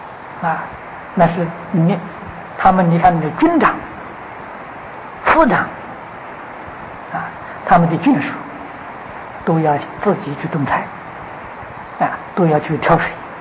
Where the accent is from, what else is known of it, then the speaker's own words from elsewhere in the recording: China; 这是我们中国人啊